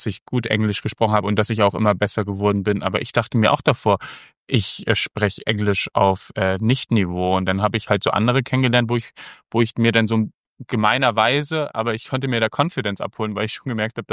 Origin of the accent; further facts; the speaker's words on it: Germany; accent: German; Ich bin Deutscher. Ich habe einen starken deutschen Akzent.